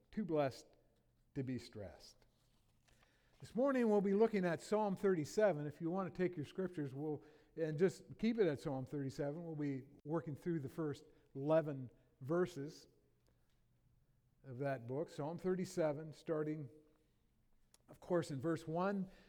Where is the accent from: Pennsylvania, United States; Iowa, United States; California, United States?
Iowa, United States; moved away as an adult; now in Vancouver, Canada; Addie and I came from Iowa back in the mid-80s, 83 we actually came, and I went to school at Regent, the seminary in Vancouver.